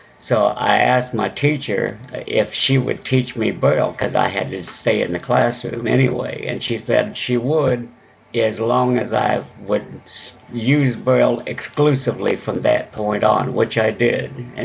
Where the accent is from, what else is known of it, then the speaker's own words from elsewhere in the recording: Florida, United States; born there; I was born in Florida at the Eglin Air Force Base Hospital.